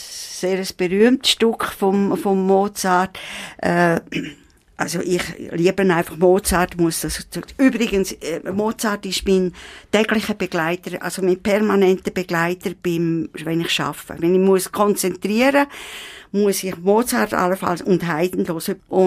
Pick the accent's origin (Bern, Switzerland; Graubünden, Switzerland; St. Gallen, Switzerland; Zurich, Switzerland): St. Gallen, Switzerland; auch wenn meine alte Wurzeln irgendwo da im Rheintal ist, also im Werdenberg ist